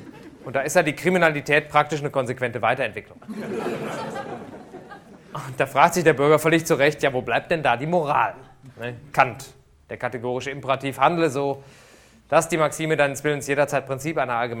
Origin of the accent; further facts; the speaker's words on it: Düsseldorf, North Rhine-Westphalia, Germany; Ich komme ja aus Düsseldorf und habe ich schon schlimmer erlebt hier.